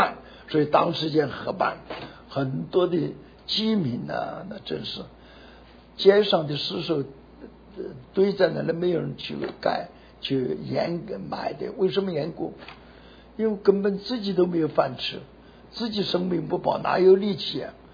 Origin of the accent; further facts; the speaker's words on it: China; 我们中国人那个时候才40000000